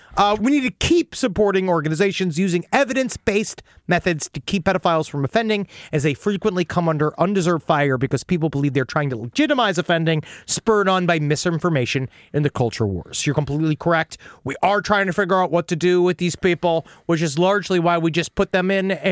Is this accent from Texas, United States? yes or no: yes; Houston, Texas, United States; I grew up in the Houston area. So we visited SeaWorld San Antonio as a, quote, vacation destination often.